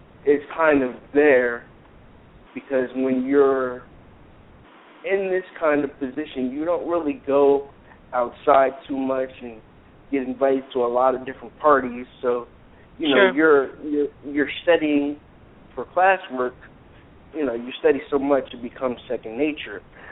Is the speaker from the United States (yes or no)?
yes; New York, United States; And I'm originally from New York.